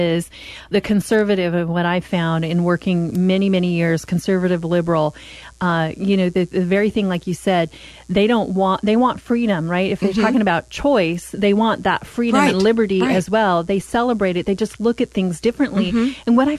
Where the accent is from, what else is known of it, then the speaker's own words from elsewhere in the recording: Oregon, United States; I said, I'm from Oregon. I love Oregon.